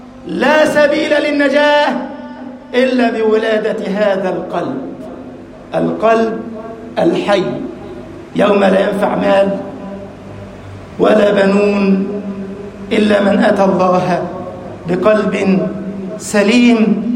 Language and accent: Arabic; Egypt; واجعل بلدنا مصر أمناً أماناً، سخاءً رخاءً، وسائر بلاد المسلمين.